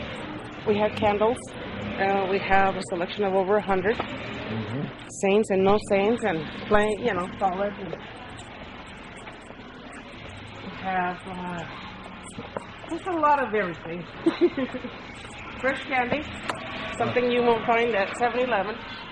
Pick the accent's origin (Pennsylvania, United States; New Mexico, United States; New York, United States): New Mexico, United States; Because I come from New Mexico. I didn't grow up with a Mexican culture. So I had never seen such things.